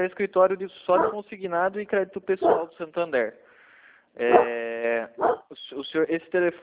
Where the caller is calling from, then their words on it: Alumínio, São Paulo, Brazil; Eu sou aqui da cidade de Alumínio, não sei se o senhor já ouviu falar, onde fica a CBA.